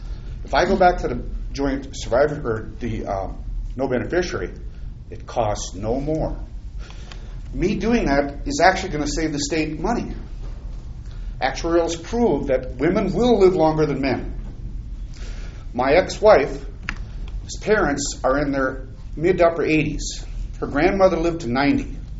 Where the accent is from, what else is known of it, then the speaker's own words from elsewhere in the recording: Akeley, Minnesota, United States; I'm from Akeley, Minnesota